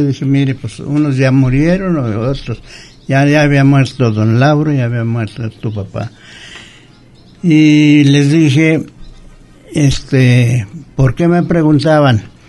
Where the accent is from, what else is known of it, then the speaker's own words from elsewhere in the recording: Colotlán, Jalisco, Mexico; mire, soy de Colotlán.